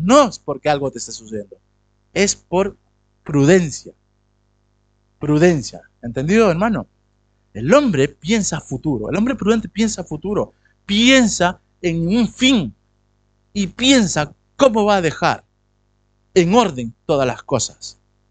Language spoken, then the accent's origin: Spanish; Lima, Peru; now in Spain; Porque yo he vivido en Lima, ya vosotros lo conocéis. Lima es un desierto.